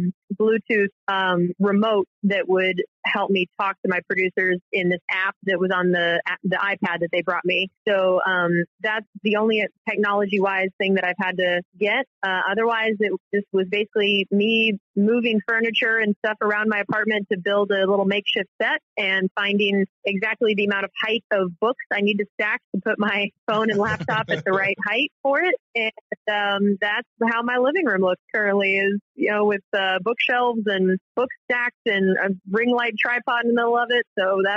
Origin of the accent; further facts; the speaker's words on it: Dallas, Texas, United States; I mean, I grew up in Dallas, so at least I'm not a bandwagoner, but I definitely was a Cowboys fan growing up.